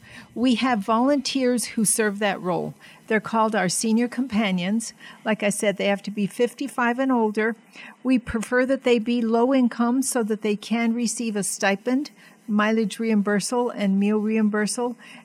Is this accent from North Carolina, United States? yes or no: no; Placitas, New Mexico, United States; Because I'm from Placitas, I go up there every now and then